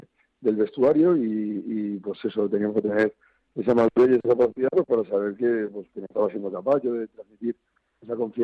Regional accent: Madrid, Community of Madrid, Spain; yo soy de Madrid

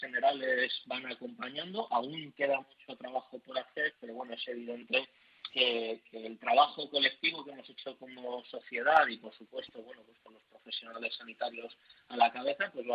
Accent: Community of Madrid, Spain; yo creo que nos avergüenza a todos como madrileños

